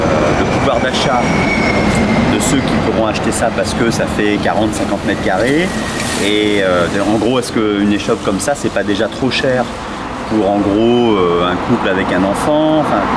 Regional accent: Angers, Pays de la Loire, France; moi je suis pas de Bordeaux, je suis d'Angers.

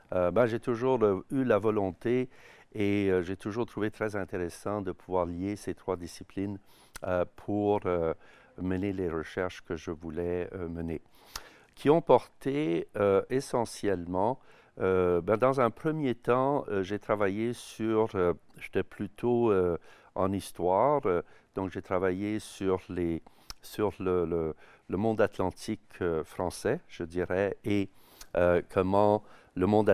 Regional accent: Canada; bien, je suis Canadien d'origine.

